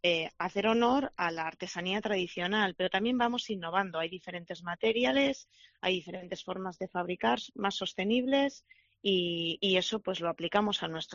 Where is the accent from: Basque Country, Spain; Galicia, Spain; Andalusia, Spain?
Basque Country, Spain; Bilbao; obviamente la mayoría somos de Vizcaya, pero un 28% de los totales somos de Bilbao.